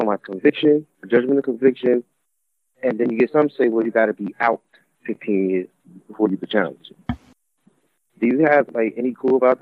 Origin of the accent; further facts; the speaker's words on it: New Jersey, United States; My question is, when in New Jersey, I'm from New Jersey